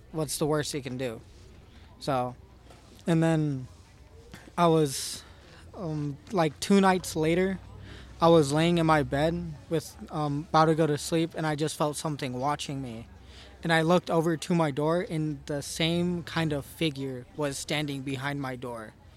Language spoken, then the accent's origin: English; Bisbee, Arizona, United States; now in Tucson, United States; I'm from Bisbee, Arizona, currently living in Tucson.